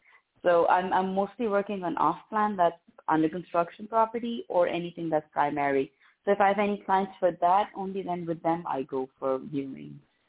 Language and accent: English; Pakistan; So I'm coming from Pakistan.